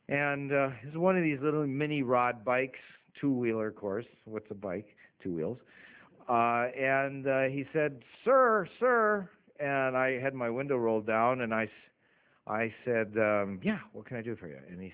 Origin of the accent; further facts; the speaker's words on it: Minnesota, United States; also born or lived in Connecticut / Canada; now in Portland, United States; And I grew up in Minnesota and Connecticut, and then Ambassador, and then Canada, British Columbia, and here, and Portland.